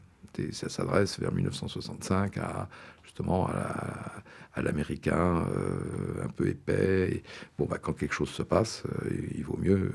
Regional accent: Lyon, Auvergne-Rhône-Alpes, France; C'est un peu comme le guignol de ma ville natale de Lyon

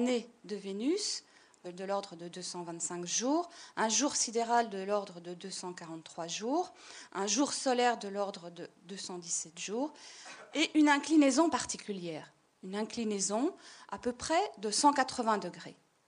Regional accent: Belgium; j'allais dire 92, je viens de Belgique, 92 bars, donc c'est énorme

